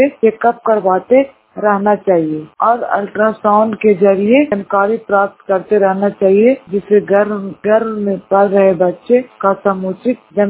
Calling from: Islampur, Bihar, India; मेरा गाँव नामा इस्लामपुर प्रखंड वाहन चक पंचायत से बोल रहे।

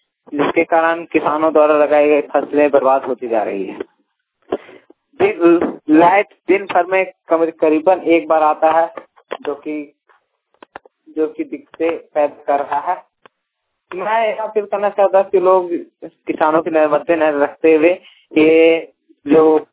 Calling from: Hazaribagh, Jharkhand, India; गामदारुखर का पोस्ट दारू जिला जारवक से बोल रहा हूँ। हमारे शहर हजारीबाग में

